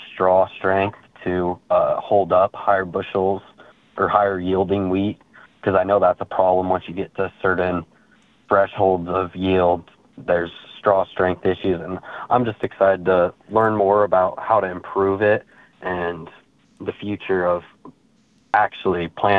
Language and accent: English; McCook, Nebraska, United States; I came from McCook, Nebraska. I grew up on a family farm where we produce seed wheat every year, along with raising cows and producing other staple crops in Nebraska.